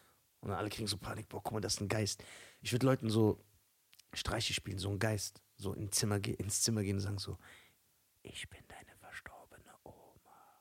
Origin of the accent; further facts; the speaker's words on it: Germany; Ich würde existieren, weil ich bin ja ein Deutscher.